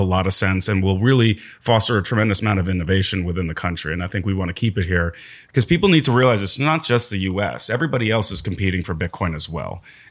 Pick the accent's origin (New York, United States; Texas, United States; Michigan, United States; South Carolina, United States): New York, United States; which is kind of sad as a New Yorker.